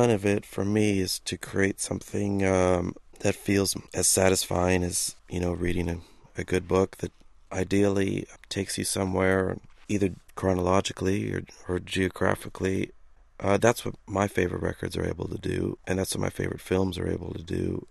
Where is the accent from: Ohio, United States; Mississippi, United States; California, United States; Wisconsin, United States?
California, United States; born there; And I was born in Southern California